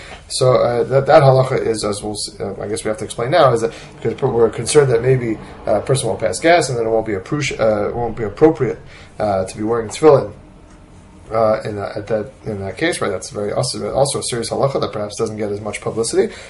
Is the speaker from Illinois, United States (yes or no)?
no; New York, United States; let's say I grew up in New York, very often it's too cold to sleep in the sukkah.